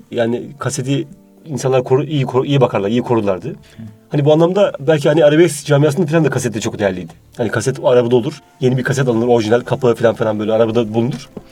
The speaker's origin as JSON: {"language": "Turkish", "town": "Gerede", "region": "Bolu", "country": "Turkey", "tie": "born or raised there", "said": "ben 1982 yılında Bolu Geride'de dünyaya geldim."}